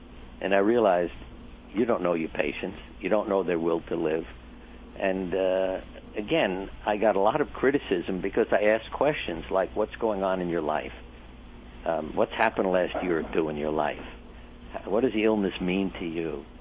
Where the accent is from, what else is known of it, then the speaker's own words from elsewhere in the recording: Brooklyn, New York, United States; And I thought, and I had no idea growing up in Brooklyn, New York, that there were artists like Picasso and, you know, Rembrandt